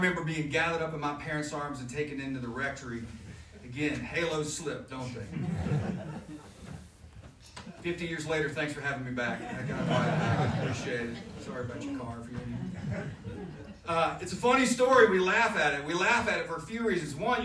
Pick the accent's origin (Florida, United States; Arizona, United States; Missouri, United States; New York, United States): Florida, United States; Jacksonville; I'm obviously a priest, and I'm from Jacksonville, Florida.